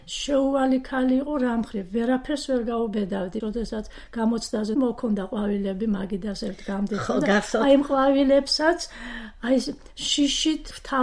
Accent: Tbilisi, Georgia; აი მე ხო ამდენი წელიწადი იქ დავიბადე და დღემდე იქ ვცხოვრობ. მარჯანიშვილიდან რომ მოვდივარ

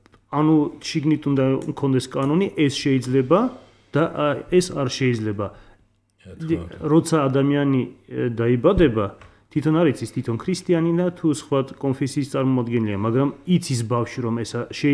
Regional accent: Akhaltsikhe, Samtskhe-Javakheti, Georgia; born there; მე დაბადებული ვარ ახალციხეში, ზუსტად ებრაულ რაიონში.

